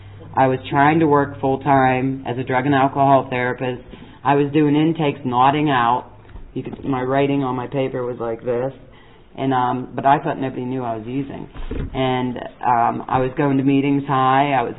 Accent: Pittsburgh, Pennsylvania, United States; now in Bedford, United States; When I first moved to Bedford, there were no NA meetings up there. And I was from Pittsburgh, where there was meetings all the time

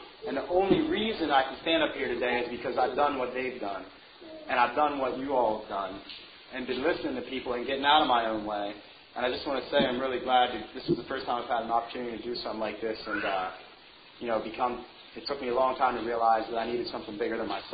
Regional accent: State College, Pennsylvania, United States; So anyway, I got back to my hometown, State College, and I got hooked up with these guys.

